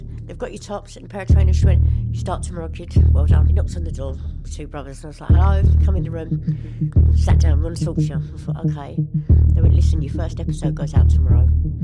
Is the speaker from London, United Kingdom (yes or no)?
yes; Walthamstow, London, United Kingdom; also born or lived in Woodford; I lived in Woodford. I come from Walthamstow originally, and my mum, we moved out to Woodford Green.